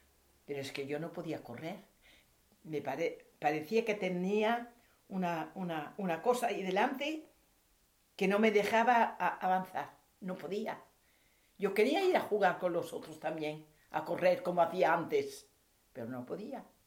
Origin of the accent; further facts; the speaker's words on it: Spain; Soy española